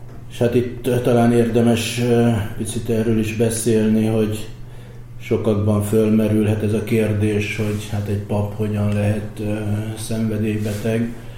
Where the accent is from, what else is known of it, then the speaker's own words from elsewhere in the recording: Budaörs, Pest, Hungary; egy budaörsi nagy családban nőttem fel.